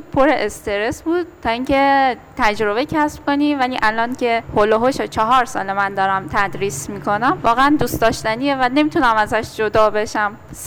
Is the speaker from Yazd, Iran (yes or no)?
no; Mashhad, Razavi Khorasan, Iran; born there; من کلا متولد مشهدم، همه خواهر برادرای من متولد مشهدن. من پدر مادرم وقتی که سن نوجوانی بودن از افغانستان مهاجرت کردن اومدن ایران، حتی تو ایران ازدواج کردن و بعد ما همه متولد مشهد.